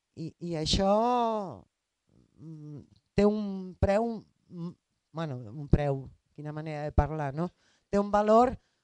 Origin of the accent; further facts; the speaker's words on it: Barcelona, Catalonia, Spain; som del Raval, estic a la Negreta per diferents motius, però més aviat sóc del Raval